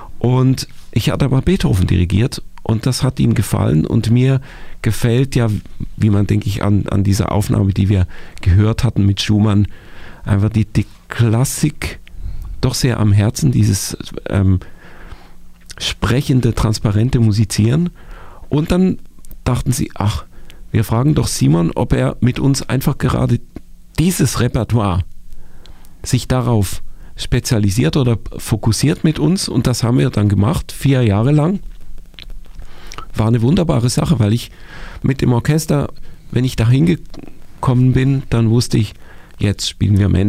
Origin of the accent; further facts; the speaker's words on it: Basel, Basel-Stadt, Switzerland; ich empfinde Basel als viel schöner und fühle mich fast noch geborgener jetzt dort, als ich das früher für mich war, weil ich dort aufgewachsen bin